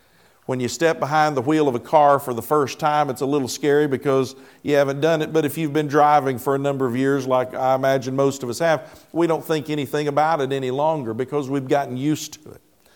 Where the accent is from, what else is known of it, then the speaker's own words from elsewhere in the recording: Henderson, Tennessee, United States; I was raised in Tennessee, raised in Henderson, and so we were in Henderson one day.